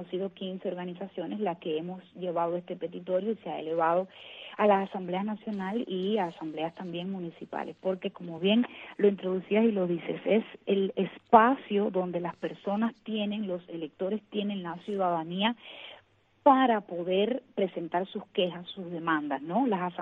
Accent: Cuba; todo lo que está en los marcos de la ley que a nosotros como ciudadanos cubanos nos corresponda hacer, nosotros lo vamos a hacer.

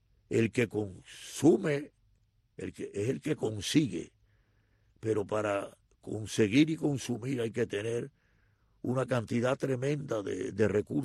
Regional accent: Cuba; moved away; Ustedes saben una cosa, yo me fui de Cuba

